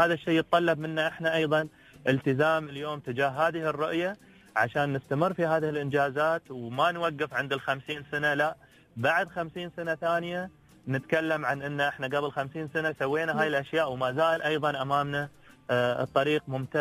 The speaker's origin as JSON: {"language": "Arabic", "country": "United Arab Emirates", "said": "يقول لي أنت من وين؟ من الإمارات."}